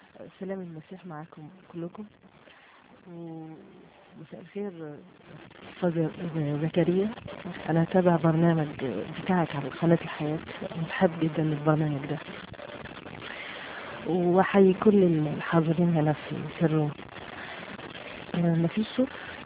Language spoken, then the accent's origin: Arabic; Algeria; حتى دلوقتي احنا عندنا في الجزائر في كل أسبوع عندنا ساعة